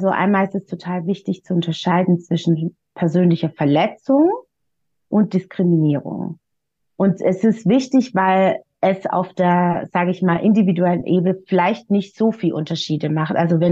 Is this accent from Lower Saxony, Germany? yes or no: no; Baden-Württemberg, Germany; born there; now in Berlin, Germany; gebürtige Schwäbin, die wie so viele in Berlin hängen geblieben ist.